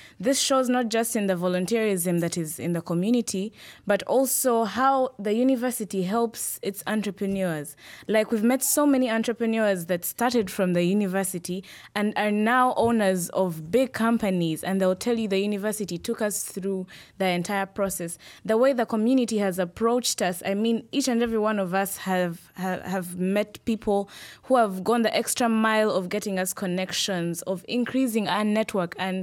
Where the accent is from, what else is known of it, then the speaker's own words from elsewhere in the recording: Uganda; now in United States; I'm from Uganda, the pearl of Africa.